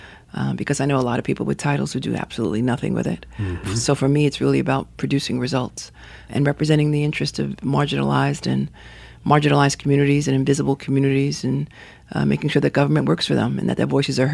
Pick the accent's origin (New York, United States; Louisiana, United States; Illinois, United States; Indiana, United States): New York, United States; Brooklyn; So, I was born in Park Slope.